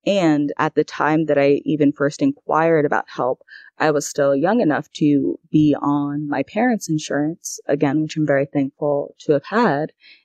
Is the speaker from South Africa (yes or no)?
no; New York, United States; though I didn't grow up in the South, I grew up in New York.